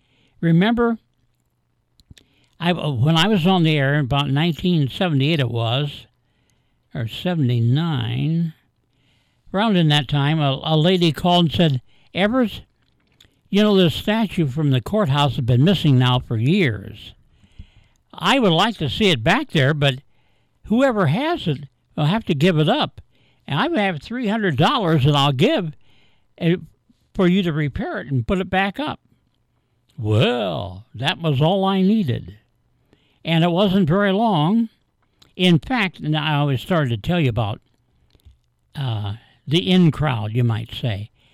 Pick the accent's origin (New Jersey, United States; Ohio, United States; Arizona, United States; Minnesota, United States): Ohio, United States; Bucyrus; Of course, I grew up in Bucyrus, and that was the major employer in Bucyrus.